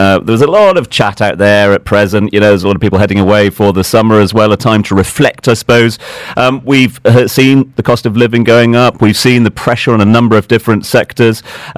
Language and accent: English; Battersea, London, United Kingdom; I'm from Battersea and very close to Clapham Junction.